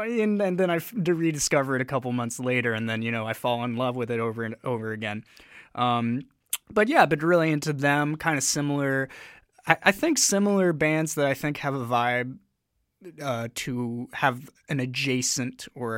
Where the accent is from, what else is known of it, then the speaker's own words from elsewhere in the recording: Oregon, United States; So I'm originally from Oregon and, you know, everything I know is American, or I guess from the United States.